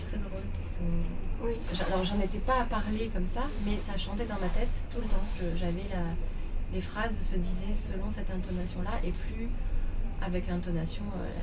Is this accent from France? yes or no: yes; Paris, Île-de-France, France; accent: Parisian; moi à Paris, lui à Montréal, il est frappé par mon accent parisien.